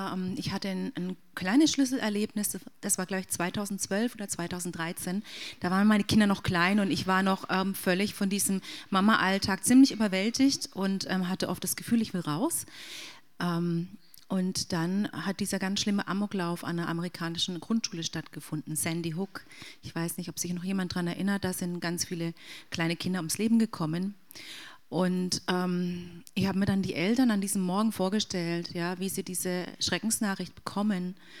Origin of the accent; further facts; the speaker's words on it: Obersulm, Baden-Württemberg, Germany; Ich komme aus der Nähe von Heilbronn, Obersulm. Einige von euch sind vielleicht im Sommer am Breitenauer See, da wohne ich. Ich bin 44